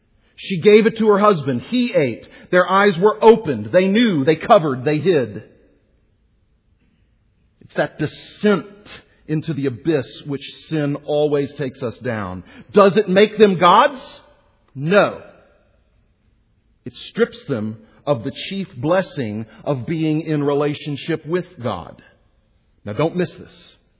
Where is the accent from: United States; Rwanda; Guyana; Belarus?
United States; Houston, Texas; Now, I'm from Houston, Texas. We had a fig tree in our backyard.